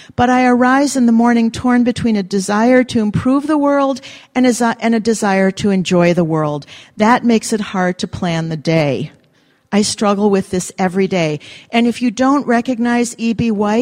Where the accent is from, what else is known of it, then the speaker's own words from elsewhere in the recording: Midwest, United States; Now, part of this is being Greek. Part of it is because I'm from the Midwest. Midwesterners are the kind of people that bring you a casserole when you move in. I live in the Northeast.